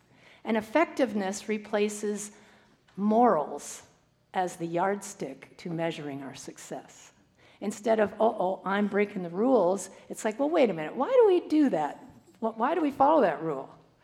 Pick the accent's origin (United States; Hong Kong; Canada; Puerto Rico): Canada; When I was a teenager growing up in Canada